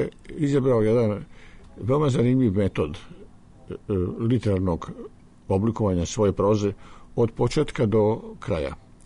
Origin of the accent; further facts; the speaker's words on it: Czechia; Serbian is a second language; u mom rodnom gradu u Češkoj je poznajem porodice koje su tako stradale.